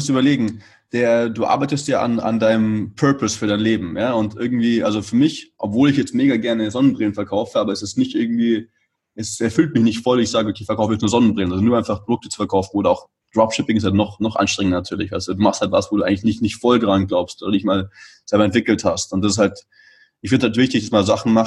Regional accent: Munich, Bavaria, Germany; moved away as an adult; now in Vienna, Austria; Bin dann von München, ich komme aus München, bin dann nach Wien gezogen für die Uni.

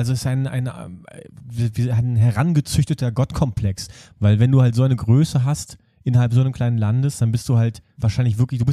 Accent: Berlin, Germany; Möchte mich als Berliner aber zurückhalten

